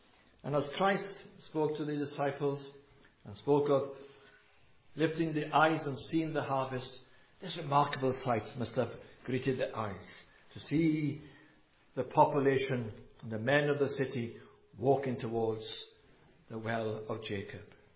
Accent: Wales, United Kingdom; I am from Wales

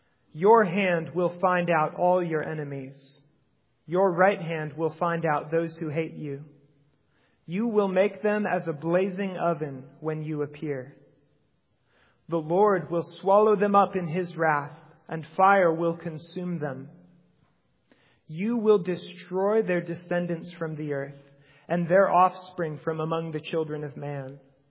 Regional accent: St. Michael, Minnesota, United States; I come from St. Michael, Minnesota.

